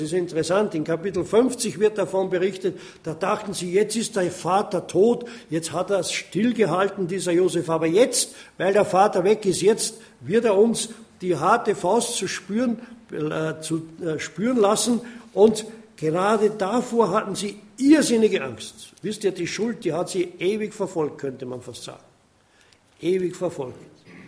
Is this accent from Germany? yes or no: no; Austria; wie sagt man als Österreicher, immer ein bisschen den Honig um den Bart geschmiert.